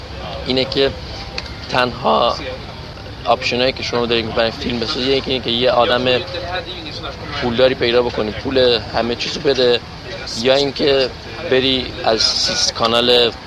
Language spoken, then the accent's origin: Persian; Iran; خیلی بالاخره از ایران میام.